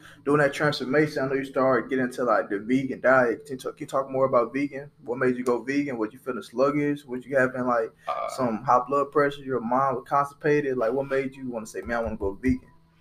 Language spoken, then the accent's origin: English; Nashville, Tennessee, United States; I'm from Nashville, Tennessee.